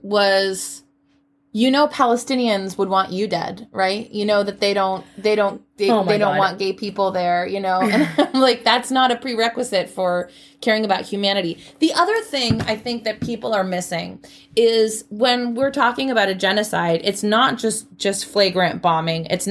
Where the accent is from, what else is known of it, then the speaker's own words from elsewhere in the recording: Washington, United States; we're living on Wampanoag land. You know what I mean? Like, I grew up on Duwamish land.